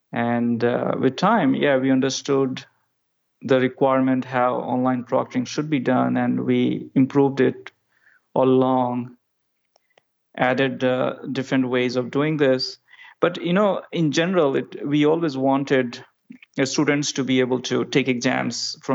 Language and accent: English; India; moved away as an adult; now in United States; My background, like I grew up in India.